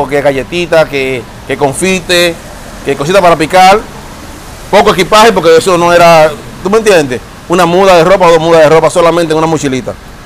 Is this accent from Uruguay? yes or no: no; Dominican Republic; moved away as an adult; República Dominicana. Que dejas a tu madre allí sufriendo, que dejas a tu padre, a tus hermanos